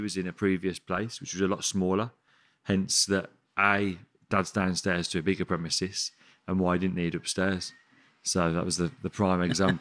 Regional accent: Sutton Coldfield, West Midlands, United Kingdom; accent: Brummie; So my accent was coming out more and more. And I said, "Yeah, yeah, yeah." So I've got some from Sutton Coldfield.

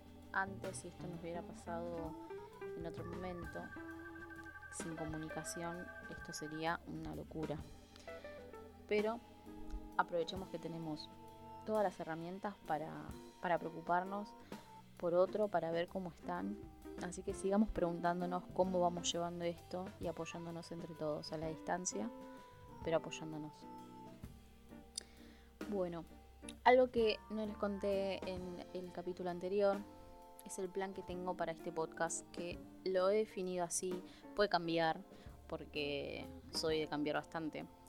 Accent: Buenos Aires Province, Argentina; Y aclaro que no soy porteña, soy de provincia, pero el acento o esta manera de hablar tan se ha extendido por toda la provincia, creo.

